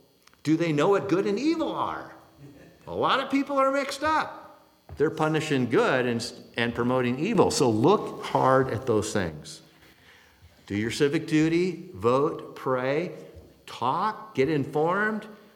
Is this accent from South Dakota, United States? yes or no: no; Washington, United States; I grew up in Washington.